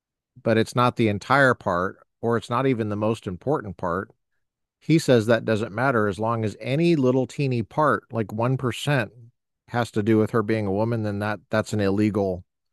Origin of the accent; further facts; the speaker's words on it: Colorado, United States; I grew up near Martin Marietta. It's in Colorado. It's in Colorado. Well, at least it was when I was growing up.